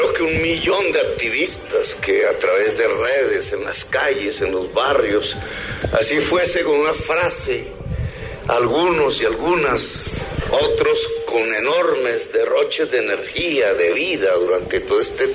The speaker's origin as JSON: {"language": "Spanish", "region": "Caribbean Region", "country": "Colombia", "said": "A mi pueblo del Caribe colombiano, esta vez nos ayudó firme, digno."}